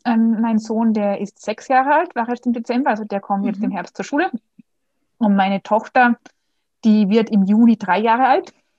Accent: Vienna, Austria; Ich bin aus Österreich, aus Wien. Hört man vielleicht auch.

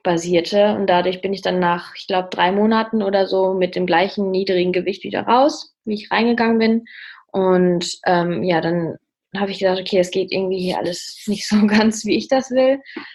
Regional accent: North Rhine-Westphalia, Germany; Ja, ich komme aus dem Münsterland

